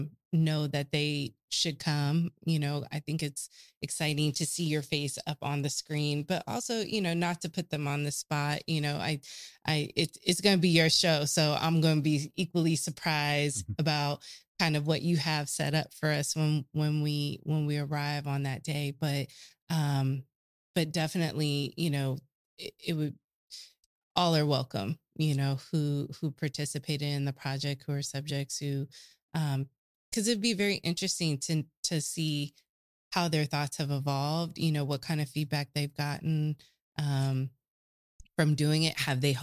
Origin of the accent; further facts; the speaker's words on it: California, United States; where are my other folks here that, you know, growing up in California, our cultures are so rich.